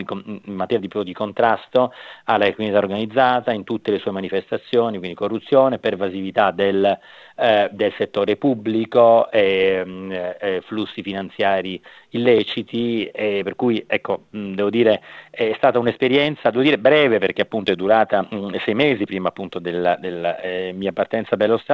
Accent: Cagliari, Sardinia, Italy; moved away as an adult; also born or lived in Rome; io sono nato a Cagliari, dove ho studiato fino appunto alla laurea. Dopo mi sono spostato a Roma, che è la città anche di mio padre

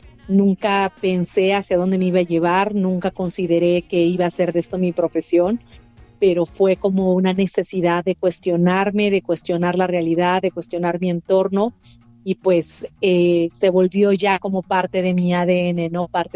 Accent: Oaxaca, Mexico; una mujer zapoteca, creciendo en la ciudad, creciendo en la periferia de Oaxaca

